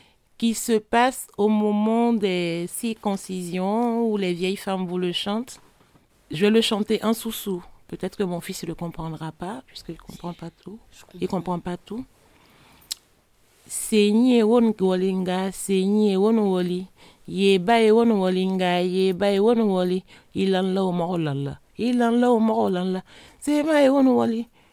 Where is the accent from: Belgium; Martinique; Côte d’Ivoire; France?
Côte d’Ivoire; Grand-Bassam, Comoé; Né à Grand Bassam, la première capitale de la Côte d'Ivoire, la capitale coloniale.